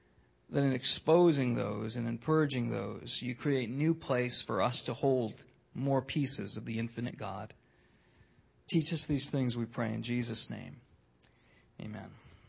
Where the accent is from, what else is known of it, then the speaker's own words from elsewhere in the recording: United States; I'm an American.